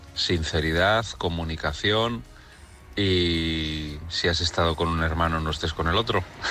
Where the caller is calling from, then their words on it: Asturias, Spain; de Asturias.